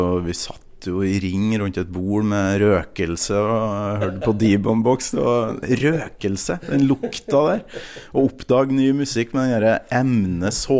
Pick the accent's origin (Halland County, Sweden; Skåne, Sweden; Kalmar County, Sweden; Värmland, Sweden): Halland County, Sweden; Kolvered; för jag kommer ju från Kolvered. Det är kanske på størrelse med Snåsa.